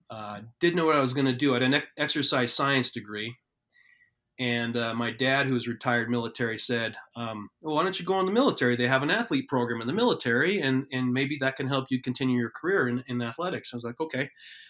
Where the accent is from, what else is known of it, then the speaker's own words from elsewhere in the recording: United States; They just know I'm from the United States.